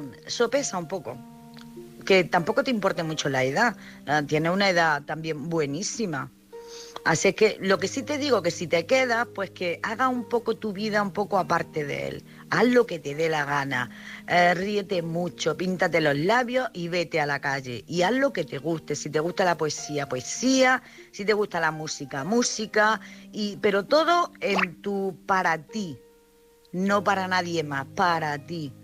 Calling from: Jaén, Andalusia, Spain

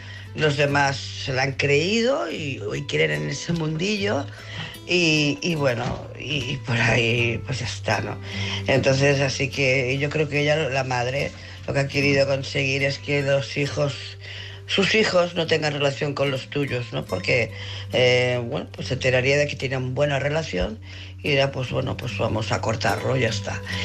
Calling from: Barcelona, Catalonia, Spain; de Barcelona.

